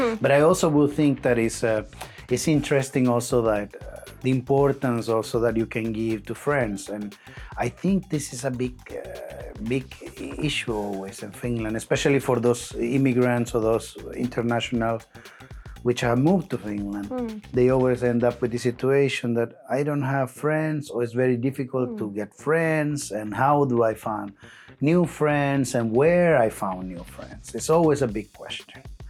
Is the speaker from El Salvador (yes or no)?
yes; El Salvador; English is a second language; because of my home country and El Salvador